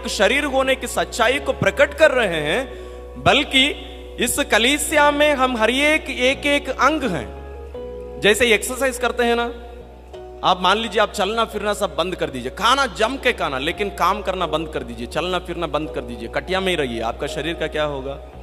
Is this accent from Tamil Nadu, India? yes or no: yes; Kanyakumari, Tamil Nadu, India; आप साउथ तरफ जाइए, मैं तमिलनाडु से हूं, कन्याकुमारी जिला का।